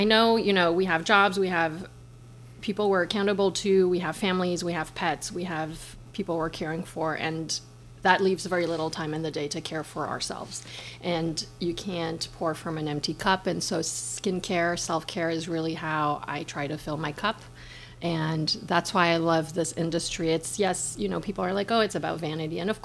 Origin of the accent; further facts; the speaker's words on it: Geneva, Switzerland; moved away as an adult; now in United States; I grew up in Geneva, and I ended up coming to the U.S. for college